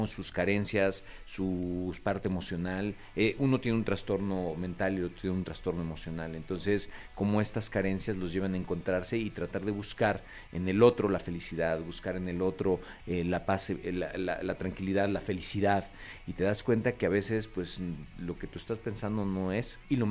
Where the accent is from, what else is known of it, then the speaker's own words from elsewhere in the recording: Mexico; nosotros como mexicanos creo que podemos estar en esa etapa